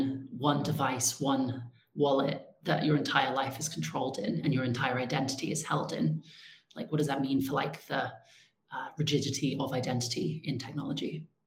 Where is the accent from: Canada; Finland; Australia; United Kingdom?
United Kingdom; England; moved away as an adult; now in United States; I transitioned while I was in the US. So I'm like, even though I grew up in England, hence the accent, most of my adult life, most of my transness and queerness has been centered in America.